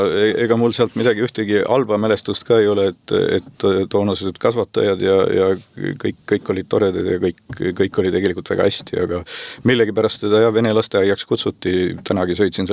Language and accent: Estonian; Muhu, Saare County, Estonia; olen ma nüüd saarlane , olen ma muhulane või mandrimees . pean ennast ikka elupõliseks muhulaseks , et mäletan lapsepõlvest , kui siia linnakooli pidi käima